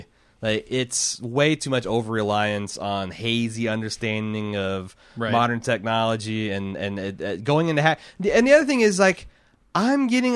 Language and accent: English; United States; So that's a little uncomfortable for me as an American.